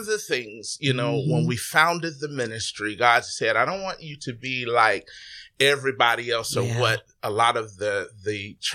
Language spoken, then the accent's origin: English; Youngstown, Ohio, United States; I'm from Youngstown, Ohio, as you read in my bio.